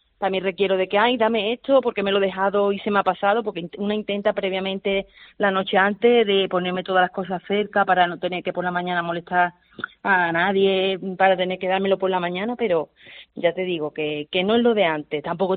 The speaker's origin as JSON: {"language": "Spanish", "town": "Alhaurín el Grande", "region": "Andalusia", "country": "Spain", "tie": "born or raised there", "lives_now": "Alhaurín de la Torre, Spain", "said": "Pues en muchos establecimientos de Alaurín el Grande, que es mi pueblo, donde yo he vivido toda la vida, ahora actualmente vivo en Alaurín de la Torre"}